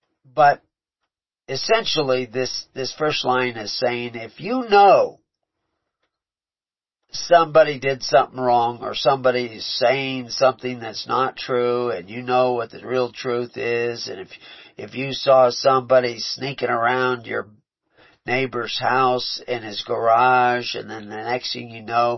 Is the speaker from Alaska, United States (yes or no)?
no; Houston, Texas, United States; But I grew up down south in Houston.